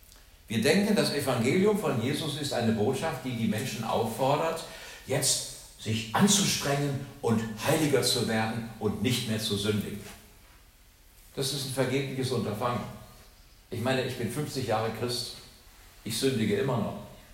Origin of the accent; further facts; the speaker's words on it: Hesse, Germany; damals in meiner Kirche, wo ich groß geworden bin in Nordhessen